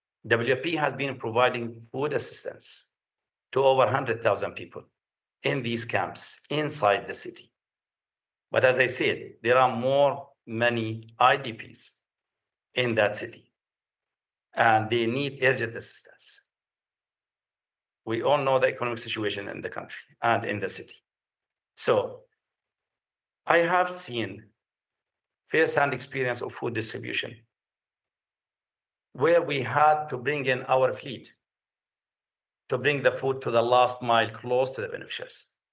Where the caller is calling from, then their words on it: Kosti, White Nile, Sudan; I'm calling from Kosti, as you said, you know, after a one-day trip to El Obeid city